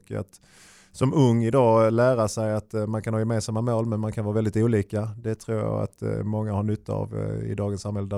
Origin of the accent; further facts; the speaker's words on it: Sweden; hemma i Sverige är man, det är ju oerhört familjärt